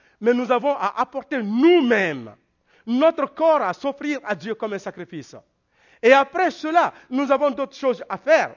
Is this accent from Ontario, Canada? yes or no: no; Quebec, Canada; Je suis Canadien, j'ai la citoyenneté canadienne, je suis fier de l'être, et je suis aussi Québécois.